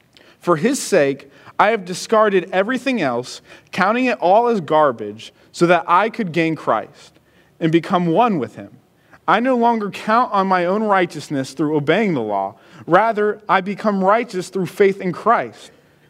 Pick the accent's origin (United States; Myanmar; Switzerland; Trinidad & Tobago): United States; West Virginia; I'm Italian. I'm a fan of the Pittsburgh Steelers. Sorry. I grew up in West Virginia. I'm proud of it.